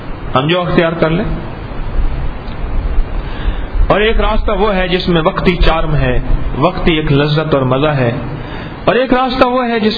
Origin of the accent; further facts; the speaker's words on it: Uch, Punjab, Pakistan; کیونکہ میں خود اچ کا ہوں